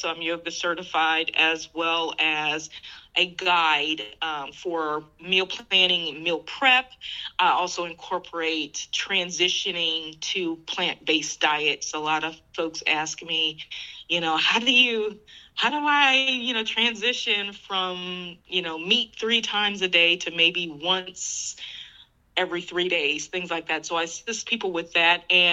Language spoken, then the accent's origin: English; Illinois, United States; moved away as an adult; also born or lived in Missouri / Iowa; I grew up in the Midwest. Mm-hmm. So I lived in I was born in Missouri. I lived in Iowa, I think, for a little stint, and then grew up most of my life, my younger years into my 20s, in Illinois, downstate Illinois, and then Chicagoland area, and then moved to Texas back in 2011.